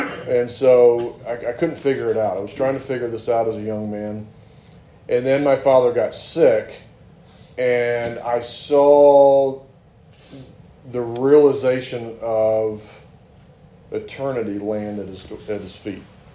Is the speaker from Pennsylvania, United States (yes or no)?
no; New Martinsville, West Virginia, United States; born there; So I was born in West Virginia. I was born over in Wetzel County, New Martinsville.